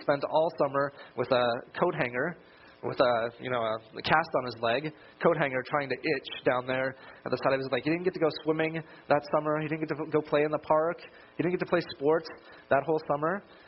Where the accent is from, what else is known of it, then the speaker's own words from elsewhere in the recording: Colorado, United States; moved away as an adult; now in California, United States; I grew up in Colorado, but then came out here to California to go to the Master's College, and then went up to seminary for 7 years.